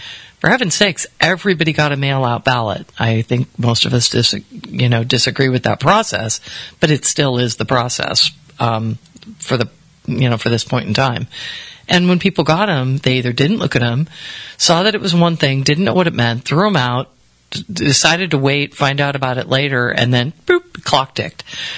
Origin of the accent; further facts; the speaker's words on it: Ireland; it's a good thing I'm Irish.